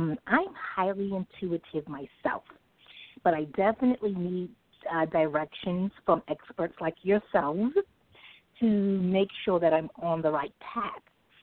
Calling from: New York City, New York, United States; I'm calling from New York City.

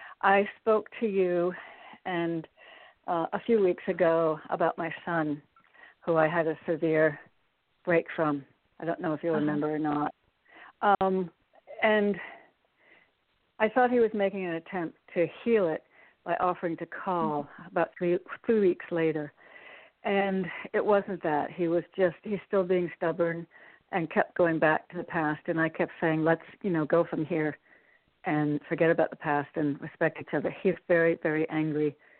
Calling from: Connecticut, United States; Hi. I'm in Connecticut.

